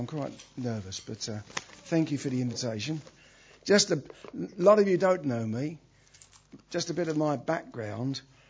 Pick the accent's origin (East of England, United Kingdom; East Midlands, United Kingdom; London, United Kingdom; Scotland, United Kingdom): London, United Kingdom; Brixton; I was brought up in Brixton. There was water pouring down the walls of the council house.